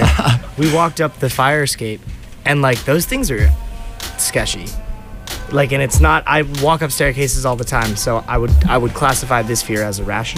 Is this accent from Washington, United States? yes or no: yes; Seattle, Washington, United States; born there; I was born in Seattle, Washington.